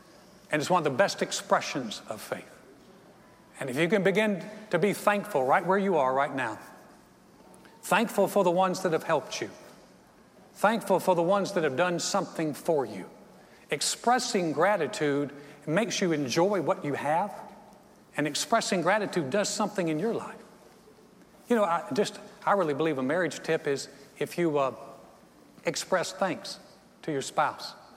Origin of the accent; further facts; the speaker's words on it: the South, United States; I think it's something that I was raised in the South, and we were taught to be grateful.